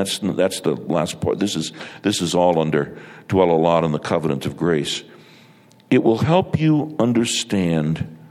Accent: New York, United States; Well, I'm a New Yorker, and I don't want to condone my own sin

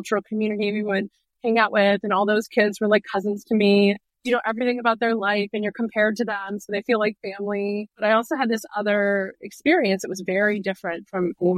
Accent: Chicago, Illinois, United States; I grew up in Chicago. Both my parents are South Asian.

